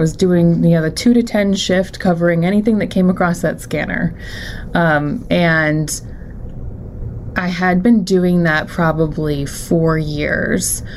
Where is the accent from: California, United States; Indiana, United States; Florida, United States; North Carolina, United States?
Florida, United States; was maybe I can move back to Florida. I'm from Florida, and like not endure the winters